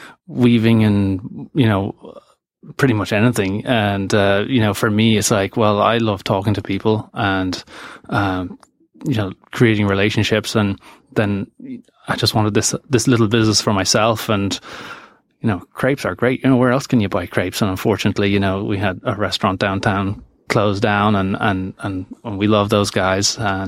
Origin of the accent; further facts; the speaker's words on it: Ireland; moved away as an adult; I was born and raised in Ireland, and I moved here in 05.